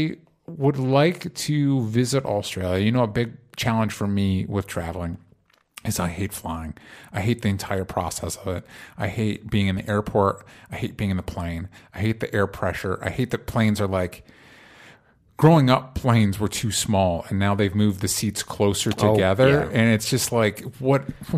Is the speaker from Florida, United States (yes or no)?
yes; Florida, United States; I grew up in Florida, and I took a road trip out here when my friend moved out here.